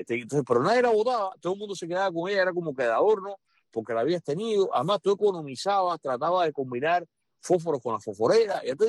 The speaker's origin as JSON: {"language": "Spanish", "country": "Cuba", "moved": "as an adult", "said": "yo vine fumando de Cuba"}